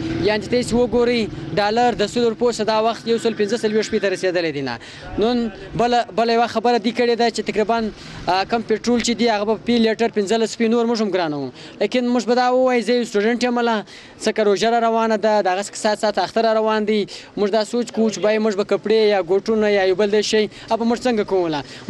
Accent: Chaman, Balochistan, Pakistan; زه د چمن یو هم شهري

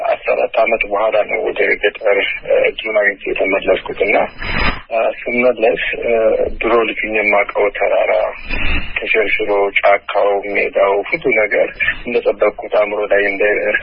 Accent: Addis Ababa, Ethiopia; also born or lived in West Gojjam; ምዕራብ ጎጃም በገዳሙት ወረዳ ነው የተወለድኩት። ጣመ ጊዮርጊስ የሚባል ቤተክርስቲያን አለ እዛ አካባቢ። በ8 ዓመቴ ወደ አዲስ አበባ ወንድሞች አመጡኝ የተሻለ ትምህርት እንድማር

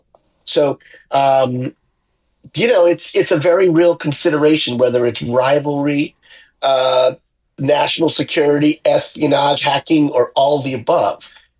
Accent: United States; you know, as an American, I think our law or legislation is even further behind

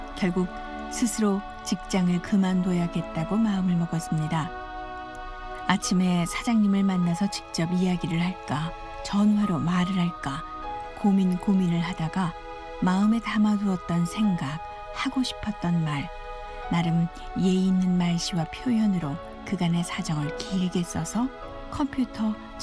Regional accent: North Korea; 북한에서 온 탈북자지만

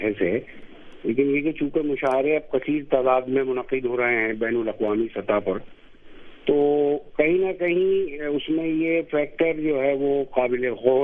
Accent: Delhi, India; फिलहाल मैं नई दिल्ली में नहीं रहता और मेरा बचपन भी पुरानी दिल्ली में ज्यादा गुजरा है और अच्छे खासी मुद्दत वहाँ गुजरी है मेरी.

